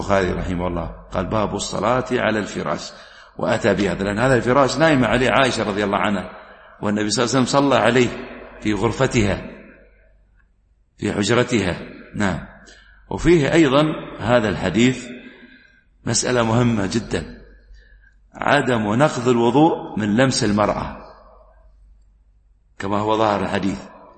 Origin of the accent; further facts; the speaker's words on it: United Arab Emirates; أما الآن لو خاصة عندنا في الإمارات مثلا